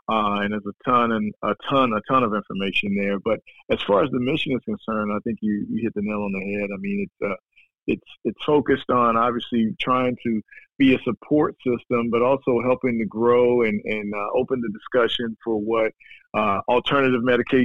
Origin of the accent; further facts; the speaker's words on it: Orlando, Florida, United States; Well, growing up in Orlando, I was recruited out of Orlando by Lou Holtz to play football at Notre Dame.